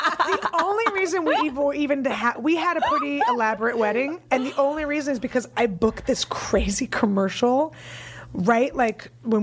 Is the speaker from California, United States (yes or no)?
yes; San Francisco, California, United States; I'm from San Francisco.